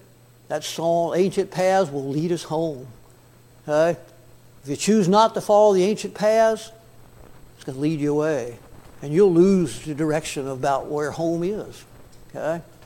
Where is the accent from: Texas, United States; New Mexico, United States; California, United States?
Texas, United States; also born or lived in Kittanning, Pennsylvania; while we were growing up in Texas to visit our grandparents in Pennsylvania. And one year we went back, and Kit Tanning, the town I was born in, is not a real big place.